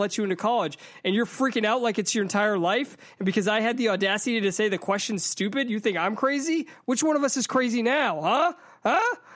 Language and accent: English; Boston, Massachusetts, United States; Yeah, but I'm from Boston.